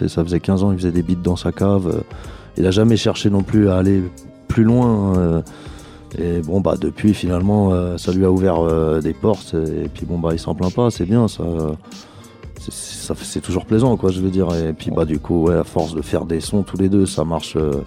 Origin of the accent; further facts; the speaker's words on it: Montreuil, Île-de-France, France; also born or lived in Bagnolet / Fontenay-sous-Bois / Aubervilliers; moi, je suis né à Bagnolet, j'ai grandi à Montreuil, Fontenay-sous-Bois, Aubervilliers, enfin j'ai pas mal voyagé dans la banlieue